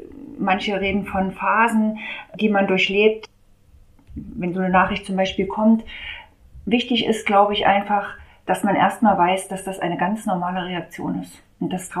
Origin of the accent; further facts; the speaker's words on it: Mühlhausen, Thuringia, Germany; born there; ich bin gebürtige Mühlhäuserin. Ich bin aktuell 42 Jahre alt, bin hier auch verwurzelt in der Region, habe meine Familie hier, bin Mutter von zwei Kindern